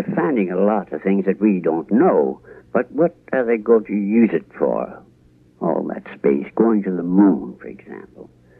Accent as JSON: {"language": "English", "town": "Tignish", "region": "Prince Edward Island", "country": "Canada", "tie": "born there", "said": "Yes. I was born in Tignish, Prince Edward Island, Canada."}